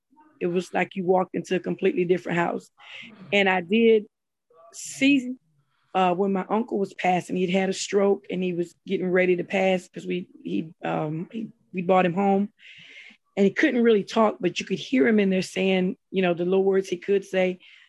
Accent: Mobile, Alabama, United States; Well, growing up in Mobile, Alabama, as a little girl, we had a haunted house.

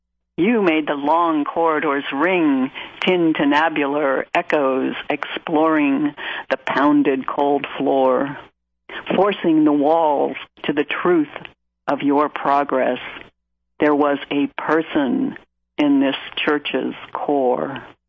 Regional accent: Columbus, Ohio, United States; they came to my hometown, Columbus, Ohio, in 1965.

